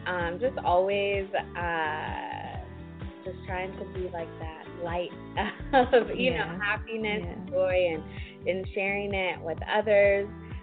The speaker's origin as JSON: {"language": "English", "town": "Midland", "region": "Texas", "country": "United States", "said": "I went back home I'm originally from Midland, Texas, since we had started working from home."}